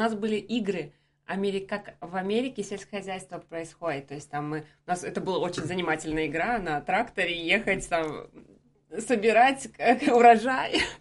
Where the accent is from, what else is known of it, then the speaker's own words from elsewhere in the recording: Altai Krai, Russia; also born or lived in Minsk, Belarus; Да, я родилась в Минске в 89-м году. Прожила там до 2 лет.